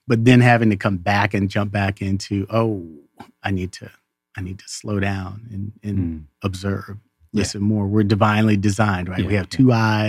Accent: Texas, United States; I'm a country boy, right? Yeah. So I'm from Texas and born and bred, proud Texan.

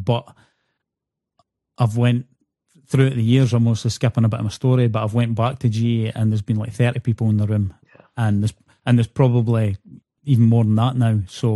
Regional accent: Scotland, United Kingdom; So I'm from Scotland, and the bookies are basically the bookmakers.

